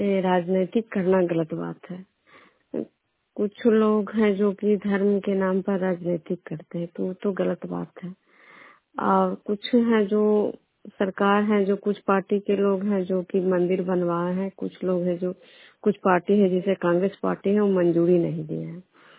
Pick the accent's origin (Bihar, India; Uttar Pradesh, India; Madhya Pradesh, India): Bihar, India; Programme खजरा पंचायत नालंदा से, मैं नौसा प्रखंड के निवासी हूँ।